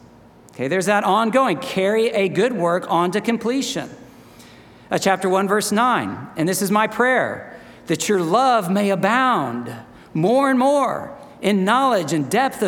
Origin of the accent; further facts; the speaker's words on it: the South, United States; At least that was something I was asked when growing up in the South.